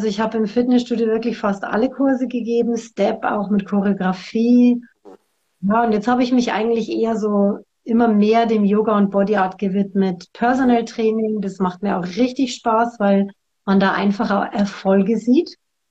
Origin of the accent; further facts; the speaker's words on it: Ingolstadt, Bavaria, Germany; Ich komme aus der Nähe von Ingolstadt.